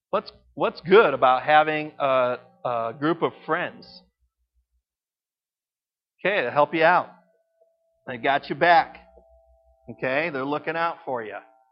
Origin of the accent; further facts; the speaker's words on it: Michigan, United States; You know, I was raised in Michigan, so that's why I picked on Indiana.